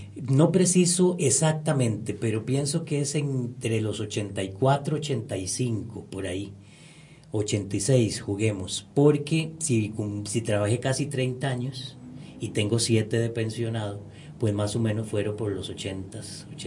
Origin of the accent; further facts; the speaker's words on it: San José, Costa Rica; yo nací en San José, ¿verdad? Nací en San José y inicié mis estudios en una escuela que se llama Pacífica Fernández, Oriamuno, en Atillo 4. Luego estudié en el Liceo Roberto Brenes Mesén, también de Atillo. Luego de ahí pasé al Seminario Central de San José.